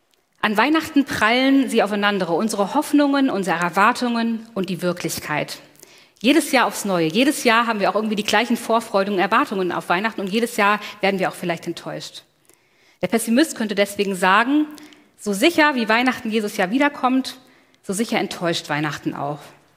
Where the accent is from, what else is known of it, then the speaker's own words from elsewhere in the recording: Germany; ich bin als Kind in der Eifel aufgewachsen, ein bisschen kälter als Berlin.